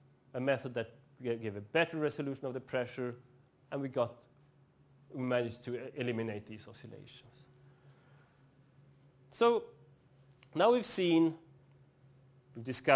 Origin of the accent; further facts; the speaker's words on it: Norrland, Sweden; English is a second language; since I'm from Northern Sweden